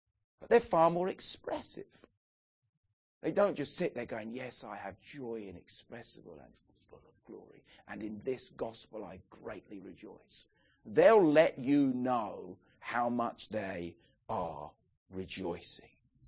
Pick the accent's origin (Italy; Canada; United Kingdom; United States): United Kingdom; England; Now, I know we're English